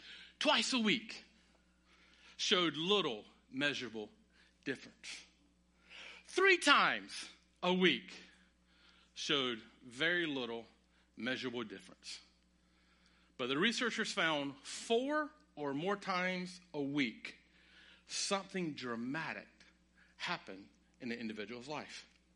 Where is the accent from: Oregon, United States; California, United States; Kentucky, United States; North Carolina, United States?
North Carolina, United States; I can talk like that because I'm born and raised in North Carolina, okay? East of I-95, where I'm from, we got some real good old boys.